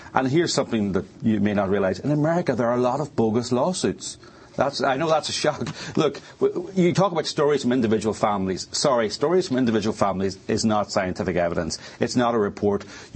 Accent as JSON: {"language": "English", "country": "Ireland", "said": "I'm from Ireland, but I've been here studying this for 18 months"}